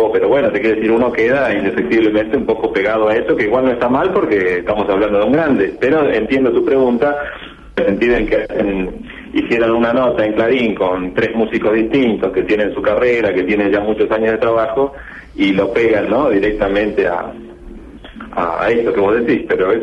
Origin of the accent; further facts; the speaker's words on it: Santa Fe, Argentina; al tocar en Rosario siempre es buena onda para nosotros, que somos santafesinos